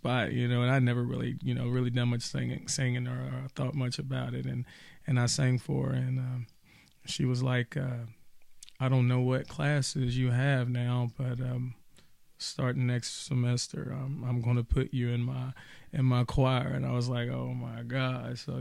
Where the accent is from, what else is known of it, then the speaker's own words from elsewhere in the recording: Bowling Green, Kentucky, United States; also born or lived in Smiths Grove, Kentucky; I'm from right here in Bowling Green, Kentucky, man.